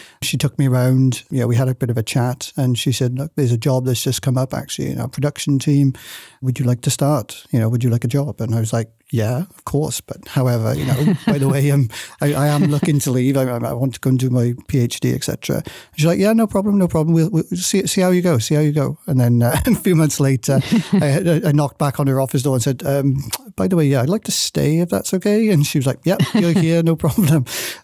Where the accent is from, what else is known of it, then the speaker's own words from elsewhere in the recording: Wales, United Kingdom; moved away as an adult; now in Canada; Originally, I'm from Wales in the UK, and I moved to Atlanta, Canada probably nearly 3 years ago. Well, it'll be 3 years this summer.